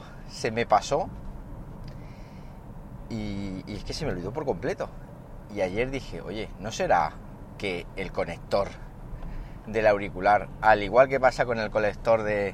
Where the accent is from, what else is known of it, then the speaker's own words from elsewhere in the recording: Spain; que soy de aquí de España